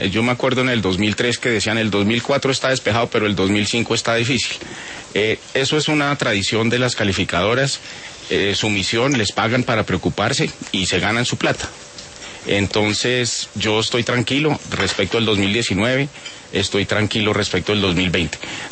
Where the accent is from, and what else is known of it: Colombia